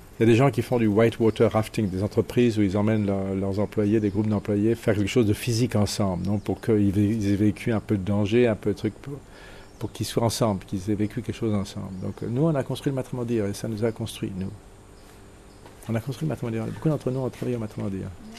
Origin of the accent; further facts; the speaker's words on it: Paris, Île-de-France, France; moved away as an adult; now in Auroville, India; je suis parisien, j'ai 71 ans, je suis ici à Auroville en permanence depuis 80. J'ai passé donc plus de la moitié de ma vie ici.